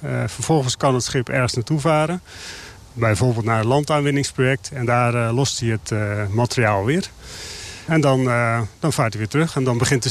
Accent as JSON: {"language": "Dutch", "country": "Netherlands", "said": "Dat heeft alles te maken met onze historie als Hollanders in het eeuwige gevecht tegen water, zullen we maar zeggen."}